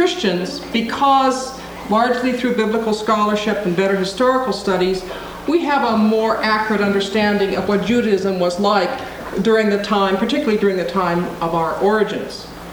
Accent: Seattle, Washington, United States; also born or lived in Spokane / Portland; now in New York City, United States; although I'm a native of this part of the world, I grew up in Seattle, lived in Spokane and Portland at various junctures of my life, I now live in exile from the Northwest in the Big Apple of New York City.

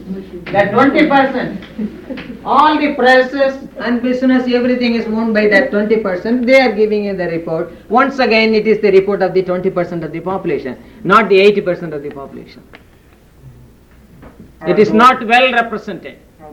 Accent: India; English is a second language; now in United States; as a Christian member of India, as an Indian citizen, I favor Indira Gandhi very much

